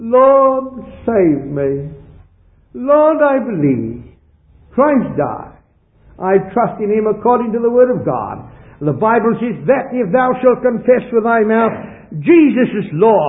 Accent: South Africa; born there; I was born back in South Africa, way in the southern tip of Africa. And I was born of a Roman Catholic mother and an Anglican father.

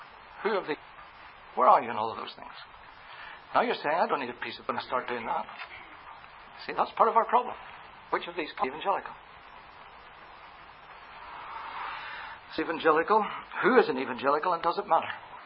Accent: Northern Ireland, United Kingdom; also born or lived in Scotland; I'm from Northern Ireland, spent 30 years in Scotland.

